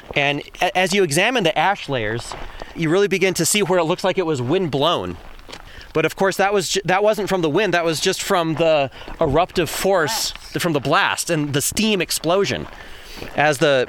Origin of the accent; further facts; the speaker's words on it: Michigan, United States; I'm from Michigan, we say pop.